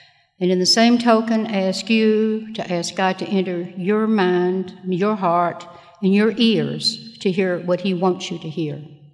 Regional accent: Memphis, Tennessee, United States; born there; So I'd like to give you just a little background. I was born in Memphis.

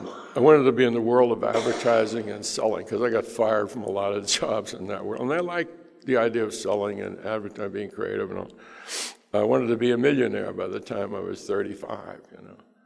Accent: New York City, New York, United States; I'm an Irish Catholic from New York City

